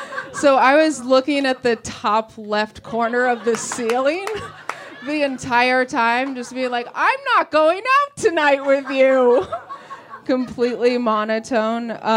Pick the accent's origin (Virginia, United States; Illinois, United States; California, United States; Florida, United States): Illinois, United States; Chicago; And when I came out here from Chicago... In Chicago, there's no acting.